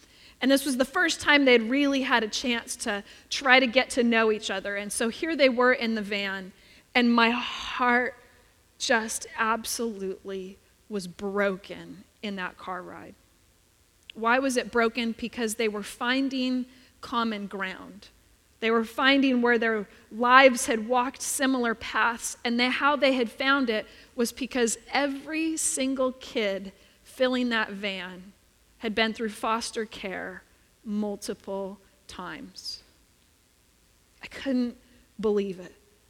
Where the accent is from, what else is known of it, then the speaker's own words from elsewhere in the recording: Mission Viejo, California, United States; I grew up in Mission Viejo in South Orange County, as you might know, and I called it a bubble community.